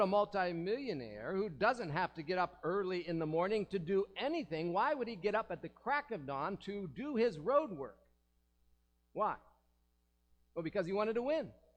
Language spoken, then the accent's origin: English; Ohio, United States; King is from northeastern Ohio, so he set Mike up in a big house, in a big property, not far from my hometown.